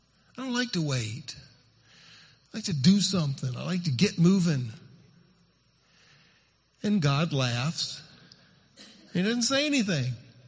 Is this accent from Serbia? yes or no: yes; Serbia; when we got back to where we grew up in Serbia